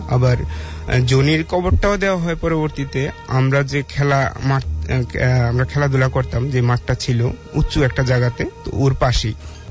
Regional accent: Tengatila, Sylhet Division, Bangladesh; now in Dhaka, Bangladesh; এসেছি আমতলী মহাখালী থেকে। আমার দেশের বাড়ি হচ্ছে সুনামগঞ্জ জেলার টেঙ্গাটিলা গ্রামে। তো আমার জন্ম, স্কুল জীবন ওইখানেই কাটে।

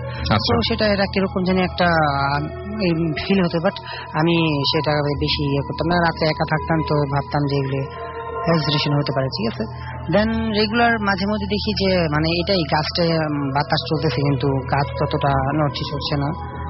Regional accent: Dhaka, Dhaka Division, Bangladesh; ওয়ারি থেকে এসে ওল্ড ঢাকা।

